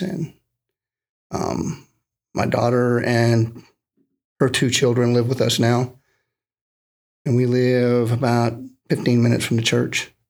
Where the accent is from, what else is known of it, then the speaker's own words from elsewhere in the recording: Michigan, United States; I'm 56, and I was born in Michigan and grew up there, spent all my summers in Eastern Kentucky